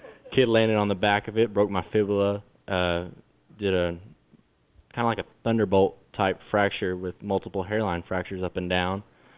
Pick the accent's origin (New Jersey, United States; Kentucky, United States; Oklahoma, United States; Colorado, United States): Oklahoma, United States; Roland; I'm from Roland, Oklahoma.